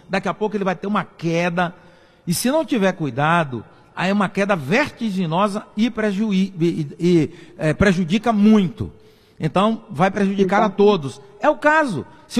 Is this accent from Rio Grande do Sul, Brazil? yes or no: no; Bahia, Brazil; lá na minha região, nas minhas áreas lá na Bahia, a gente chama cupim.